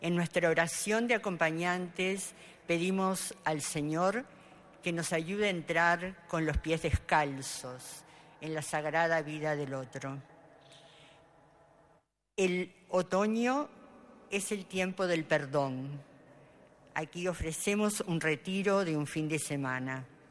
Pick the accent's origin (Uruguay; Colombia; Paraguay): Uruguay; moved away as an adult; Manuel y yo vinimos desde Uruguay hace 4 años y medio a acompañar una situación de ruptura familiar muy dolorosa.